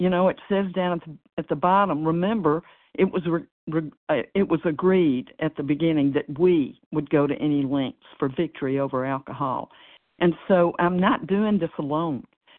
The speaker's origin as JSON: {"language": "English", "region": "Tennessee", "country": "United States", "said": "I'm from Tennessee."}